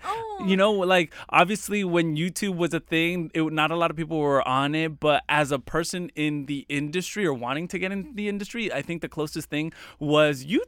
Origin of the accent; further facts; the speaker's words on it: Fontana, California, United States; Oh, Fontana High School. So I'm from the Inland Empire.